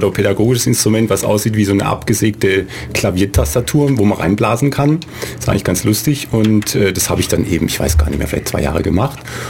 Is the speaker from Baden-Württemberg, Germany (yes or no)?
yes; Winnenden, Baden-Württemberg, Germany; Und dann hatte ich einen sehr findigen Musikschulleiter in Winnenden, wo ich herkomme.